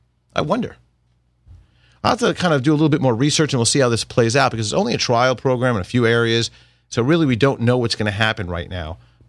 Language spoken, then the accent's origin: English; Commack, New York, United States; Right. I grew up in Commack.